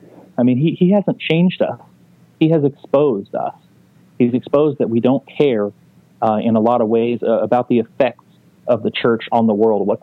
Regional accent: Florida, United States; And I grew up in North Florida, down in Bible Belt, deep South peanut country.

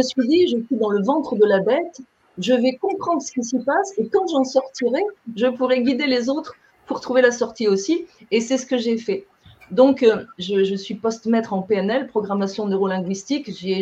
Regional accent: France; moved away; Je viens de France, comme mon accent l'indique

